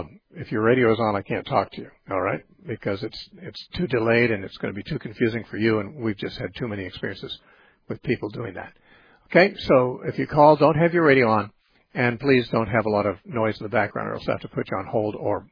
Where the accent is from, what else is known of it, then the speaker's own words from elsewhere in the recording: California, United States; Yes, I was born and raised